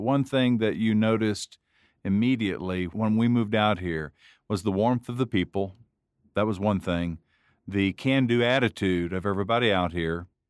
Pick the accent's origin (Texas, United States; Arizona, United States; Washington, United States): Texas, United States; Longview; I grew up in Longview, which is in northeast Texas. So where I grew up is very close to the Red River and to the Sabine River on the other side of the state.